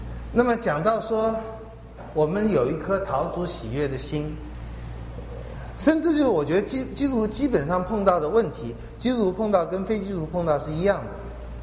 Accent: China; 就我们中国人本来就是很现实的民族，一切以利为出发点

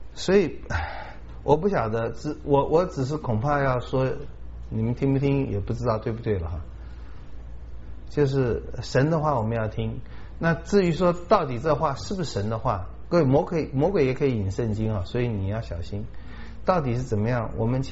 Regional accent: China; 这个使节或者外国人犯了罪，就我们中国人不能审判。

